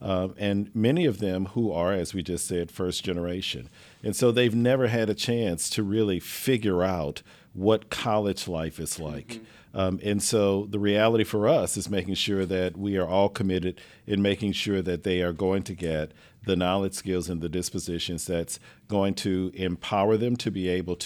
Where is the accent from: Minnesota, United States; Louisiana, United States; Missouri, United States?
Louisiana, United States; Lake Charles; also born or lived in New Orleans; now in Houston, United States; So I grew up in Lake Charles, Louisiana, mm-hmm. and spent the majority of my adult life in New Orleans.